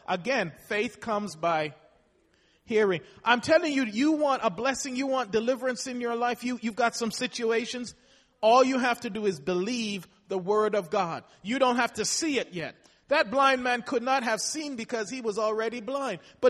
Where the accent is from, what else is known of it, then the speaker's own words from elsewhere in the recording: Missouri, United States; I'm from Missouri. I got to what? Show me state.